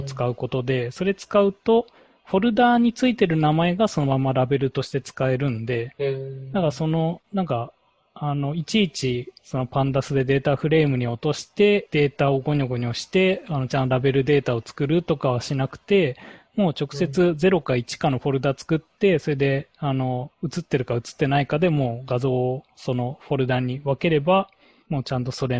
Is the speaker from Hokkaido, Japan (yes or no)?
no; Saitama, Japan; 最終的にその予測するのは、埼玉ですね。私の実家の方が、そういうゴルフ場とか多いんで